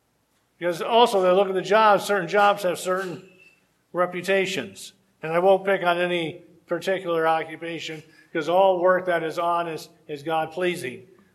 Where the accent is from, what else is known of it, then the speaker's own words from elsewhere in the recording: Detroit, Michigan, United States; See, that's luckily growing up in Detroit. I could get in trouble.